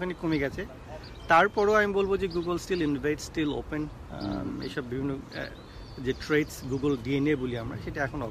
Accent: Bangladesh; আমি ছিলাম ফার্স্ট বাংলাদেশি, আর আমার কয়েক মাস পরে দু একজন জয়েন করেছিল।

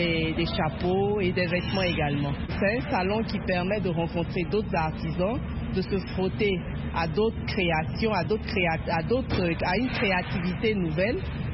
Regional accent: Côte d’Ivoire; Moi, je viens de la Côte d'Ivoire et je suis exposante au

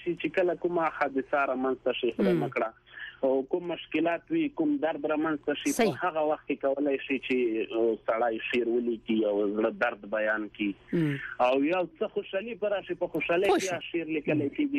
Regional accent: Chamkani, Paktia, Afghanistan; now in Kuwait; زه د افغانستان یم، پکتیا ولایت څمکنۍ ولسوالۍ اوسیدونکی یم. … په کام څمکنۍ یم. اوس فعلاً په کویت کې د مسافرې شپې ورځې سره تیروم.

